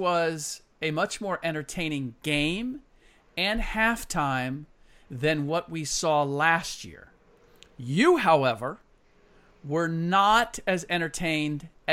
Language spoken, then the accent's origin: English; Midwest, United States; Midwestern boy, that being me, born and raised in the Midwest.